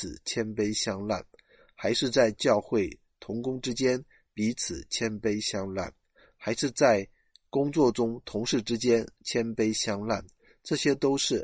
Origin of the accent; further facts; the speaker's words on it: China; 我们中国人有句话说，有其父必有其子